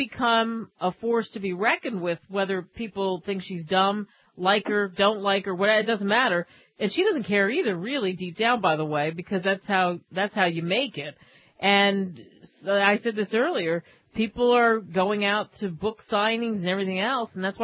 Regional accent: United States; every time I say, oh, I'm from New York or Jersey, people look at me like, well, you don't seem like you're from there.

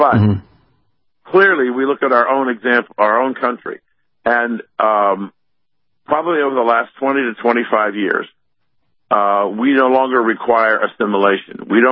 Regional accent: Columbus, Ohio, United States; I was back in Columbus, my hometown, for Christmas.

